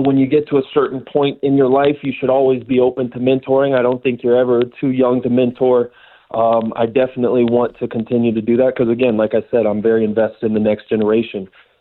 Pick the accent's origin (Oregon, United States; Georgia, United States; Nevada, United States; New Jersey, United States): Nevada, United States; Las Vegas; I'm from Vegas, and I'll just be quite frank with you.